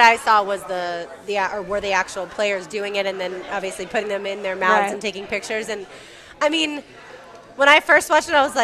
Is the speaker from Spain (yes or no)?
no; Jacksonville, Florida, United States; That's, you know, we're from Jackson, or I'm from Jacksonville, and that's just what happens.